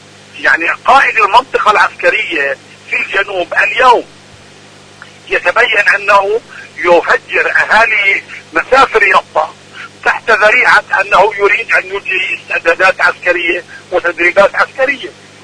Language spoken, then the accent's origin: Arabic; Palestine; الأمر الآخر الذي نحن كفلسطينيين علينا أن نتحمل مسؤوليته، وأن علينا أن نوحد صفوفنا كفلسطينيين، لا يجوز أن نبقي الانقسام.